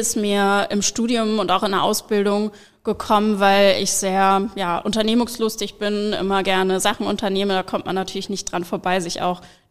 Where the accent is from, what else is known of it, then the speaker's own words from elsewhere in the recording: Hanover, Lower Saxony, Germany; 29 Jahre alt, bin gebürtige Hannoveranerin